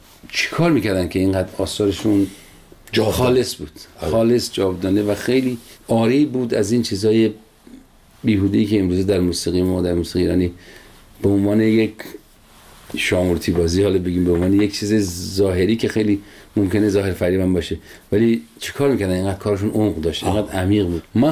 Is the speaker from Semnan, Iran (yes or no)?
yes; Sangsar, Semnan, Iran; غذای سنتی ولایت ما سنگسر، یکی از دهات شمال سمنانه